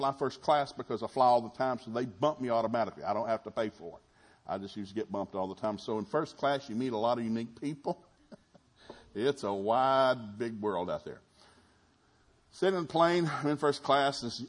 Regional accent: the South, United States; You know, I grew up in the South. Everybody bragged about something.

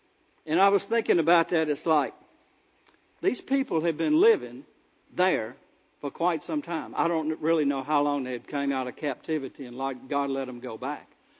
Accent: Louisiana, United States; I told him, I said, I'm from Louisiana.

